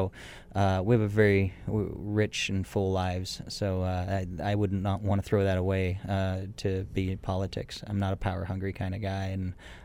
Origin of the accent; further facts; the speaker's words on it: United States; now in Canada; because I'm American and a Canadian permanent resident